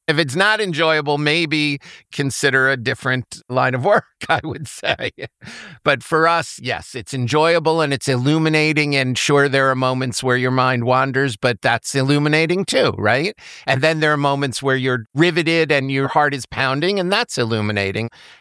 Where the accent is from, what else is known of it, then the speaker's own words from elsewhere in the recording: Long Island, New York, United States; We're both from Long Island, and we love to go back to Long Island a couple of weeks every year, and we bring our kids.